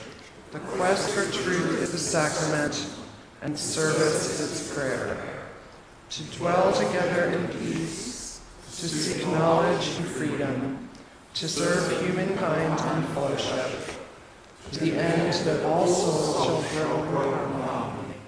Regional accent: Baltimore, Maryland, United States; I grew up in Baltimore and spent parts of summers on Martha's Vineyard, which is an island off the coast of the state of Massachusetts in the northeastern U.S.

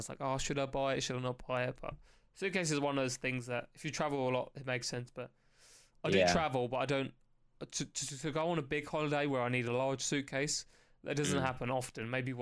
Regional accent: England, United Kingdom; I mean, obviously, being English, we're so ignorant and just expect everyone to speak English.

